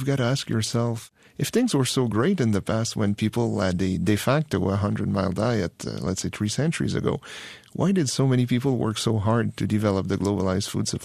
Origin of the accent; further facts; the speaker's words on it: Quebec, Canada; Where I grew up in Quebec, apples are ready to be picked in September.